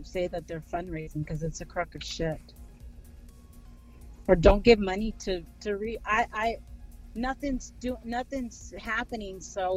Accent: Texas, United States; because I'm from Texas, I don't sound like that.

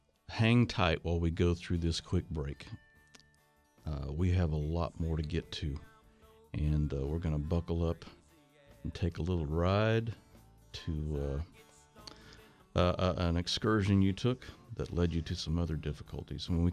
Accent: Oklahoma City, Oklahoma, United States; my hometown, we had an idiot pull up in front of a federal building with a truck full of diesel fuel and fertilizer and kill 162 people.

